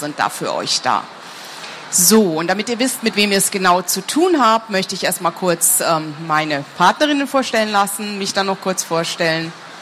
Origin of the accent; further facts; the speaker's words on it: Winterthur, Zurich, Switzerland; now in Leipzig, Germany; Ich komme aus Winterthur in der Schweiz und muss sagen, Leipzig schlägt die Schweiz im Moment um Längen, was den Schnee angeht, was die Kälte angeht.